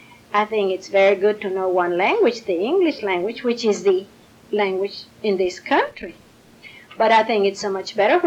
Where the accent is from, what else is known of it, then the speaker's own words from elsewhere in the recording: Falfurrias, Texas, United States; I was born in Falfurrias, Brooks County, Texas. And I was reared there, went to school until I was full grown.